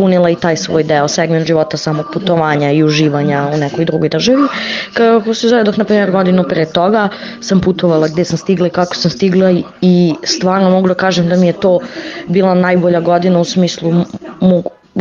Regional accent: Ćićevac, Šumadija and Western Serbia, Serbia; Ja sam iz Ćićevca, mala sredina

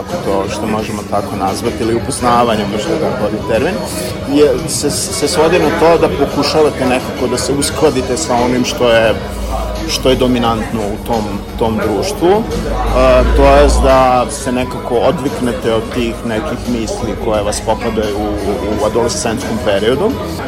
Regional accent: Kula, Vojvodina, Serbia; Ja sam odrastao u malom mestu u Vojvodini, ja sam iz Kule

